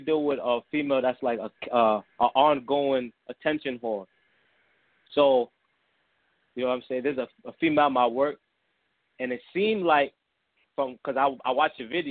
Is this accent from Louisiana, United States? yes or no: no; New York, United States; yeah, I'm 18, you know what I'm saying, and I'm from New York.